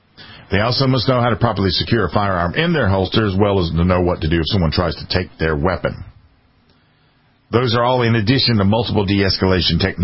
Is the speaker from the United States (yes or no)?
yes; South Carolina, United States; Here in my home state of South Carolina